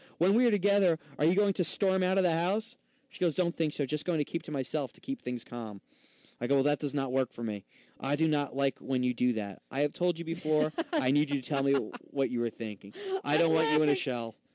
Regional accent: United States; Babe, I'm an American.

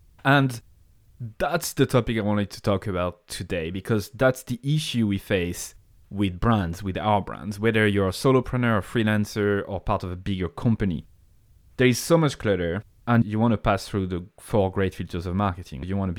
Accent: France; accent: French; English is a second language; now in Ireland; As you know, I have a French accent. I come from France.

